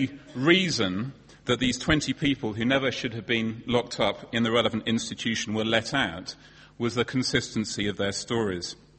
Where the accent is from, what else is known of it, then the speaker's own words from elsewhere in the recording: Bedford, East of England, United Kingdom; Well, when I was growing up in Bedford in the 1980s, I was sure who the proper Christians were in the school's Christian Association